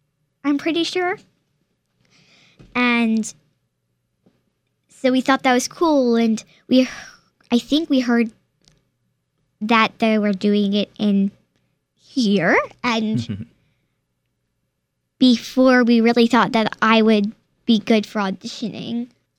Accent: Charlottesville, Virginia, United States; It's in the Charlottesville area in Virginia.

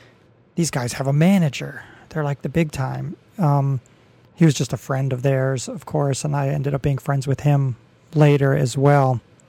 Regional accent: Maryland, United States; And I grew up in the Maryland suburbs, so I thought, okay.

